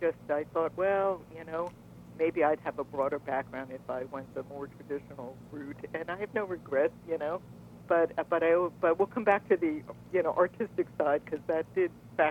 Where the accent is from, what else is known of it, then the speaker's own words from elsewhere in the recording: Yonkers, New York, United States; born and raised in Yonkers, New York, and in the 1950s.